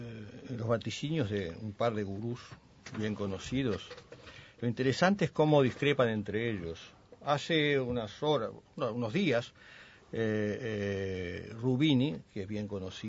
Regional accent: Uruguay

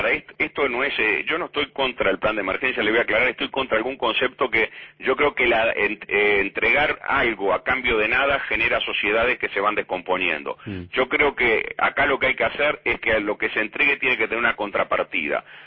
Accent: Uruguay; como uruguayo

